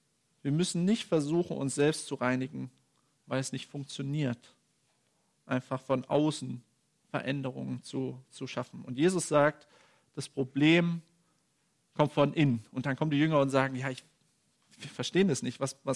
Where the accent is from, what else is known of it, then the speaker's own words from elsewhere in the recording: Cottbus, Brandenburg, Germany; Also ich komme aus Cottbus, da gibt es manche Leute, die sind sehr kritisch, was diese ganze Thematik angeht.